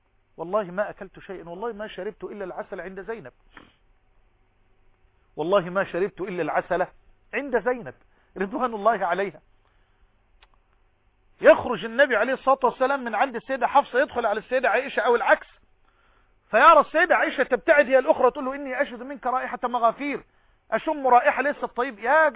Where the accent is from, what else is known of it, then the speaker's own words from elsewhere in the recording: Egypt; بلهجتنا المصريين كمصريين